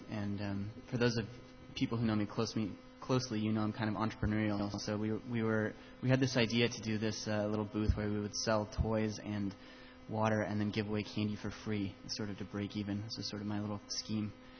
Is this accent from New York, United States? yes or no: no; Salinas, California, United States; I grew up in Salinas, which is a suburban area 2 hours south of here.